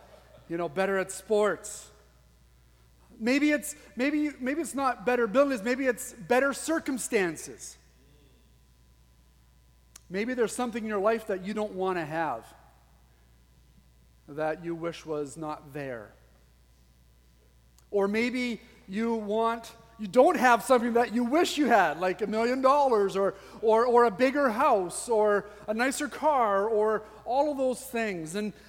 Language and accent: English; Saskatchewan, Canada; It turns out I grew up in Saskatchewan.